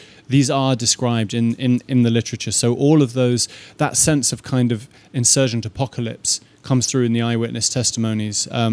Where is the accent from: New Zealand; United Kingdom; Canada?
United Kingdom; London; I grew up in London and I love big cities. I've spent time living in various large cities